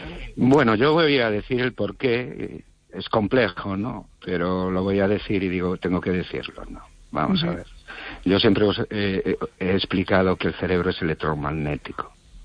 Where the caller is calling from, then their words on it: Ourense, Galicia, Spain; de Orense.